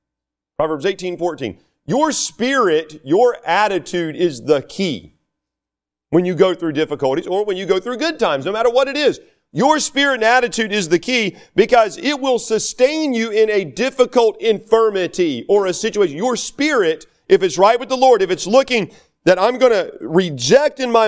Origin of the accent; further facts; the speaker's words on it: North Carolina, United States; Can't, never, could. That's North Carolina right there. That can fall back into my accent.